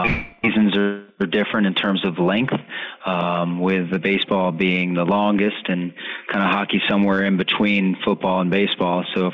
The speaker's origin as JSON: {"language": "English", "town": "Tampa", "region": "Florida", "country": "United States", "said": "Obviously, I'm from Tampa and spent time with two teams there at the professional level."}